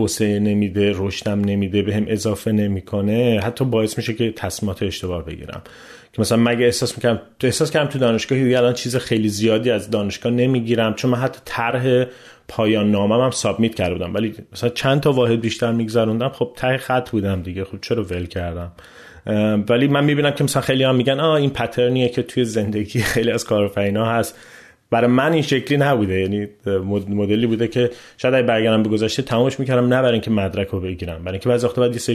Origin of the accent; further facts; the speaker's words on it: Tehran, Tehran Province, Iran; من متولد 1364 و در تهران به دنیا اومدم، بچه در روس بودم، همیشه خونمون هم هیچوقت عوض نشد، همونهایی بودیم که همیشه یه جا زندگی کردیم تو منطقه بولوار شهرزاد پایین در روس و تو تهران.